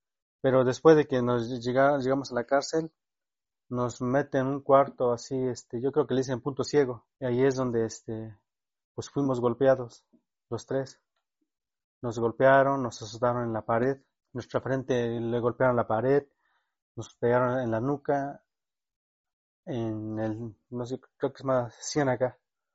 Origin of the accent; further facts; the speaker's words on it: Eloxochitlán de Flores Magón, Oaxaca, Mexico; Soy originario de este municipio de Los Xochitlán de Flores de Magón y nací acá en Barrio Escopeta en el año 1982, un 20 de octubre.